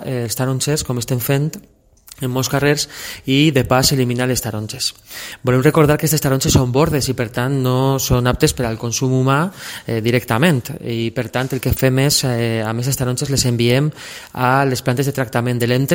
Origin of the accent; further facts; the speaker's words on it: Valencian Community, Spain; entronca molt en el nostre sentiment identitari com a valencians i valencianes